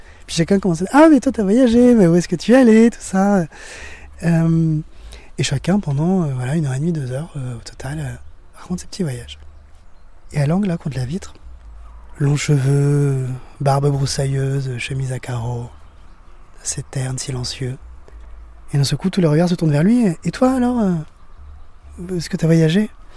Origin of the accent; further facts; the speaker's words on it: France; c'est ce que j'aurais aimé, moi, en grandissant en France, qu'on me transmette, en fait.